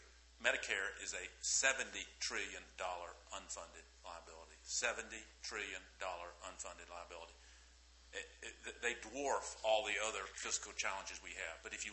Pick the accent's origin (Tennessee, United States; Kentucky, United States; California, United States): Tennessee, United States; now in Indiana, United States; You know, I think as a American who currently lives in Indiana, I've lived there most of my adult life, grew up near Memphis